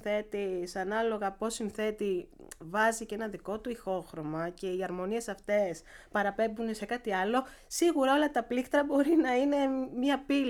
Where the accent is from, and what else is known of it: Athens, Attica, Greece; born there